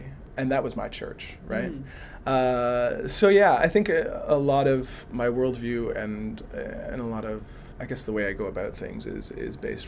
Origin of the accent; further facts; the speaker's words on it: New Brunswick, Canada; come from Tobik First Nation, so Ngutkuk is what we call it, and this is in the northern west part of New Brunswick. It's a relatively small community, probably about 1,000 people on reserve.